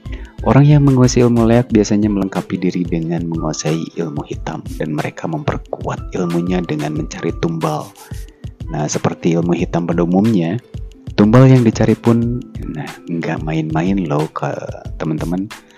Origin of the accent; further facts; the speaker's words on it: Bandung, West Java, Indonesia; Tapi kalau buat orang yang di luar Bali, kayak saya nih, saya dari Bandung